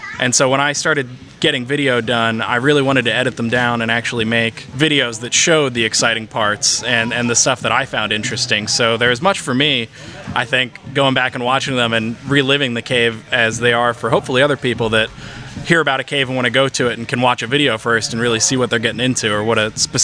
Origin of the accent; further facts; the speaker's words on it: Pennsylvania, United States; now in Indiana, United States; I'm actually from Pennsylvania, but I just moved out to Indiana this past October